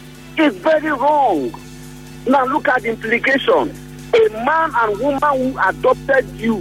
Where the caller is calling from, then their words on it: Port Harcourt, Rivers, Nigeria; I'm calling from Port Harcourt.